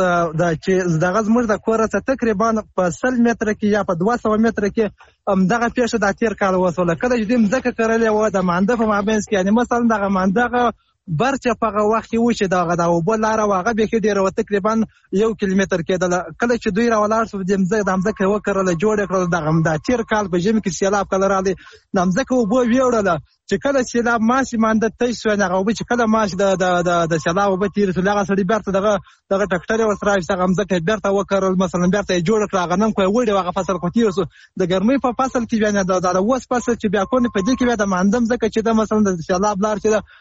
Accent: Helmand, Afghanistan; د هلمند اولاد

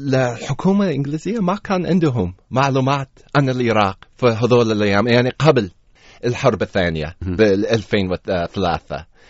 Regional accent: California, United States; أنا عراقي بس مولود ولد بكاليفورنيا، خلعان بأمريكا.

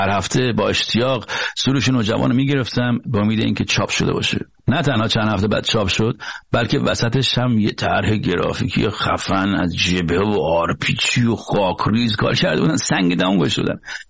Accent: Iran; moved away as an adult; از ایران که اومدم بیرون

